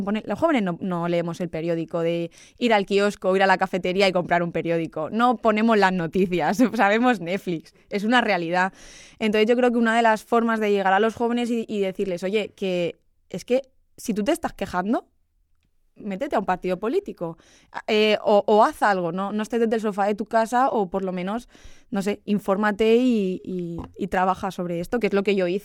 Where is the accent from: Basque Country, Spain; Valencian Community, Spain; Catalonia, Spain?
Valencian Community, Spain; Elche; O sea, yo soy de Carrús, o sea, somos gente de barrio